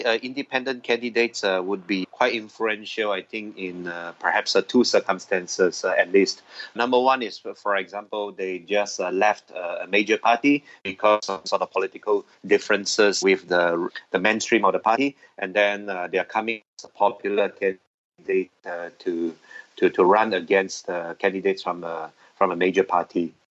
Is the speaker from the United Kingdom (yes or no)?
no; Sabah, Malaysia; in my home state of Sabah